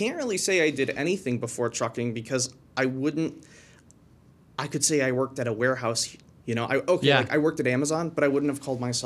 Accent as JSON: {"language": "English", "town": "Coal City", "country": "United States", "tie": "born or raised there", "said": "So, I mean, I grew up in Coal City. It's a little rural town, used to be a mining town, and it's not anymore, obviously."}